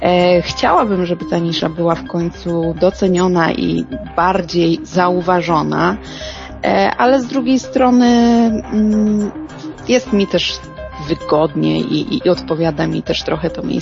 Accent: Gorzów Wielkopolski, Lubusz Voivodeship, Poland; sama pochodzę z zachodniej części Polski, z Gorzowa Wielkopolskiego.

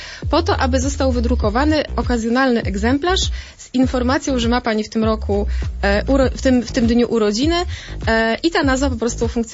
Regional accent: Subcarpathian Voivodeship, Poland; now in Lublin, Poland; jeszcze jako uczennica nagrywałam audycję wraz z koleżanką w radiu regionalnym podkarpackim, bo nie pochodzę z Lublina.

